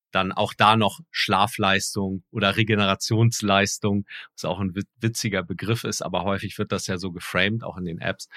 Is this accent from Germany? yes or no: yes; Kiel, Schleswig-Holstein, Germany; Ich komme ja gebürtig aus Kiel